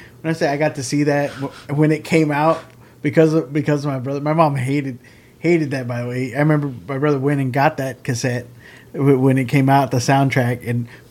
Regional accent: Corpus Christi, Texas, United States; And then I'll also be in Corpus Christi, my hometown, at Mesquite Street Comedy Club downtown on the 11th of February

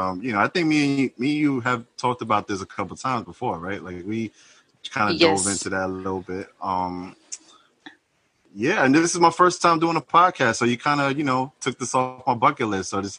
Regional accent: Harlem, New York, United States; This your boy … representing New York City. Born and raised in Harlem, New York, and 35 years old.

